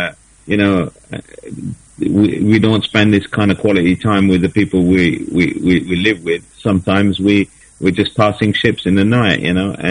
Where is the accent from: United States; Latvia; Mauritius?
Mauritius; now in United Kingdom; Well, when I was growing up in Mauritius